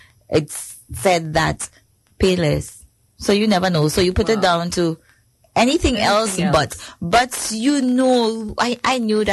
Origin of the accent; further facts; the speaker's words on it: Trinidad & Tobago; born there; now in Saint Lucia; But since I am of Trinidadian birth